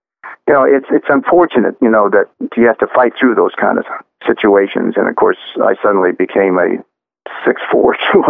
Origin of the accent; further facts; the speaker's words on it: Texas, United States; I'm Native American. I'm Polynesian, but I'm brown skinned, and part of my former years were in the South in Texas, and I was a brown-skinned, fat, nice kid